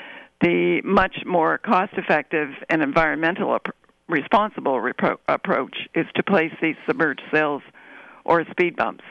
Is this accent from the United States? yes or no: no; Canada; I'm embarrassed to say, as a Canadian, what happened.